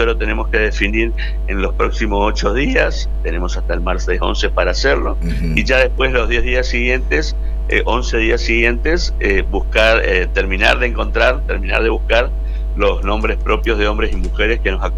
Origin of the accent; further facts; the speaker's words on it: Corrientes, Argentina; quien les habla es nacido y criado en Corrientes absolutamente toda mis 54 años de vida